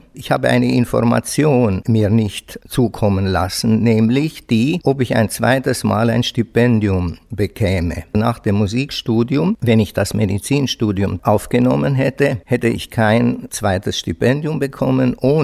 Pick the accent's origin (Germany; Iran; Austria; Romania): Romania; Comloșu Mare, Timiș County; als ich von meinem Heimatdorf Großkomloz nach Marienfeld in die Schule, die Klassen 5 bis 7, machen musste.